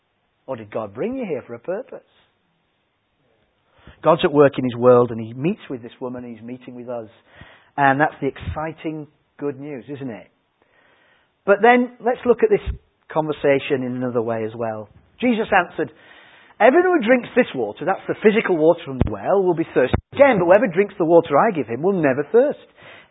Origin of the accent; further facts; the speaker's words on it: Yorkshire and the Humber, United Kingdom; That was because I'm a Yorkshireman, it was cheaper.